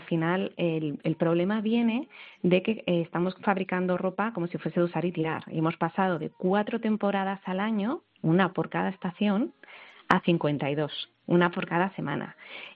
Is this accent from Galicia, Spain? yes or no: yes; Galicia, Spain; como buena gallega yo te diré que depende